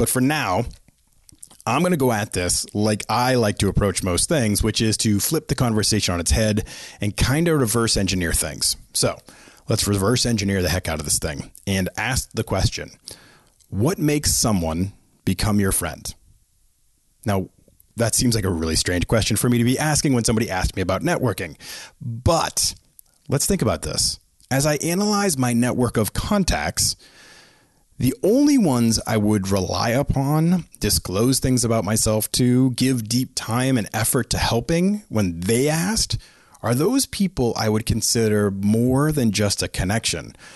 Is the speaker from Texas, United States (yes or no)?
no; Boston, Massachusetts, United States; But I would like to state again for the record, I am from Boston, and therefore my fandom is legit and earned through decades of sucking.